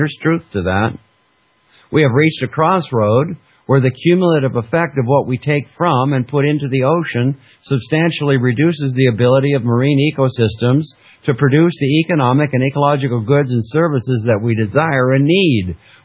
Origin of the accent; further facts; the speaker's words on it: Fairbanks, Alaska, United States; You know, when I grew up in Fairbanks, Alaska, in the outskirts of Fairbanks, Alaska, and we lived at the end of a gravel road